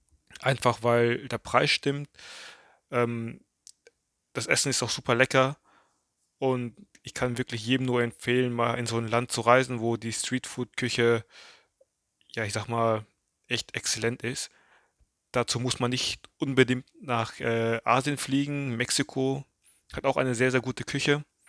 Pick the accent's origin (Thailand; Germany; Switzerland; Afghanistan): Thailand; auch meine Heimat Thailand.